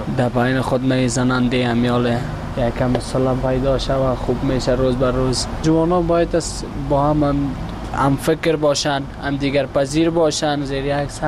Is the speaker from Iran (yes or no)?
no; Afghanistan; کل ما افغان هستیم.